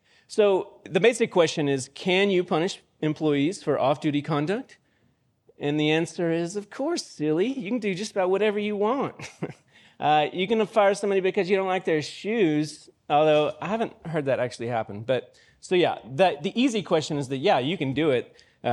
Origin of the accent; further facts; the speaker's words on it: Borger, Texas, United States; All right, so yeah, I'm from Borger, Texas.